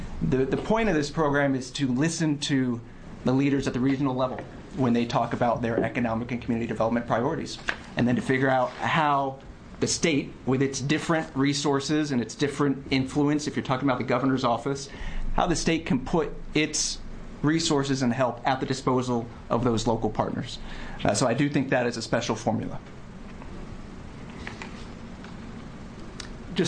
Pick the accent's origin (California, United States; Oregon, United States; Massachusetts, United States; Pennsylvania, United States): Oregon, United States; I moved back to Oregon recently for this position. I was raised here in Oregon, in Lane County, but was gone for the last 20 years or so working primarily on the federal level.